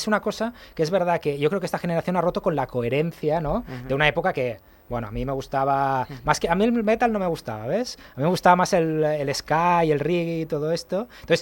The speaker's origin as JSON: {"language": "Spanish", "town": "Barcelona", "region": "Catalonia", "country": "Spain", "said": "yo como barcelonés prefiero"}